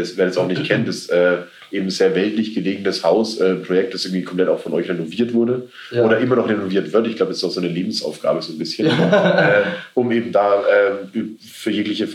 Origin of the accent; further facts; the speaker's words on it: Langenzenn, Bavaria, Germany; Ich komme ja selber auch aus, so ein bisschen ländlicher irgendwie, ich komme aus Langenzenn.